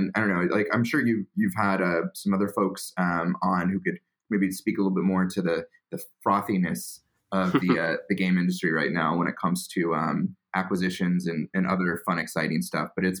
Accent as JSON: {"language": "English", "country": "United States", "said": "Obviously, I'm from the States, so I moved out here."}